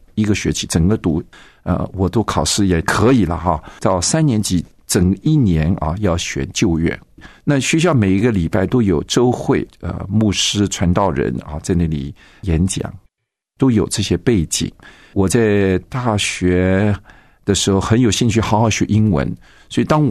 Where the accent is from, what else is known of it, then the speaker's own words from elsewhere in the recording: Shanghai, China; 因为我是生在上海在上海那个时代不太可能对宗教信仰有任何的了解可是呢也蛮特殊的就是我记得那个时候，因为我单独住在上海，我父母亲已经去了香港